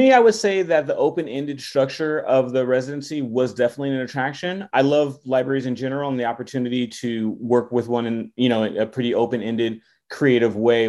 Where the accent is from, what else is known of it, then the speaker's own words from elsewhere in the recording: Los Angeles, California, United States; I feel like growing up in Los Angeles, neighborhoods are very important, and it kind of forms the identity of the city.